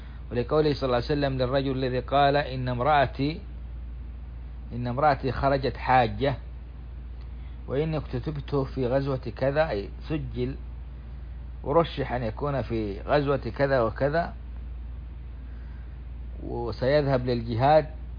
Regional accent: Saudi Arabia; ومنها بلادنا السعودية

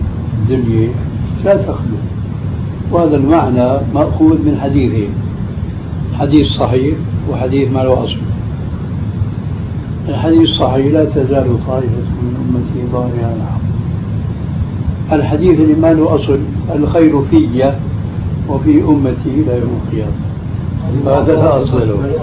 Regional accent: Syria; هي كذا تعرف عندنا في سوريا

